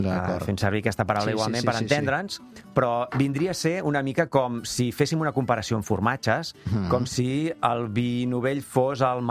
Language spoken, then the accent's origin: Catalan; Manresa, Catalonia, Spain; Jo sóc cap de Manresa